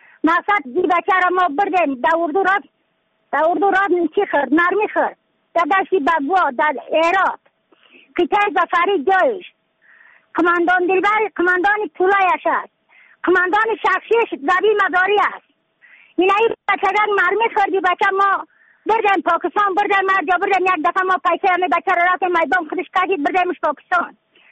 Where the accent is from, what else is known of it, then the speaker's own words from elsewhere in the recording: Badakhshan, Afghanistan; از بدخشان هستم، مرکز بدخشان ولسوالی اکلی پایان قیره وینگ.